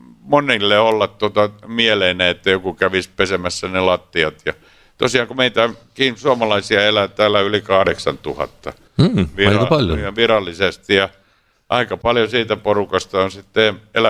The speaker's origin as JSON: {"language": "Finnish", "town": "Rauma", "region": "Satakunta", "country": "Finland", "tie": "born or raised there", "said": "Pilsnerial Raumalla mun kotikaupungissa"}